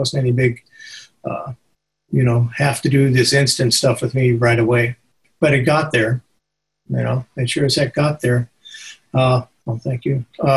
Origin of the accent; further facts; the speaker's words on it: Los Angeles, California, United States; We moved to from Los Angeles. We used to live on 60th and Crenshaw in LA there, and we moved down to the beach in the 1950s and went to school there.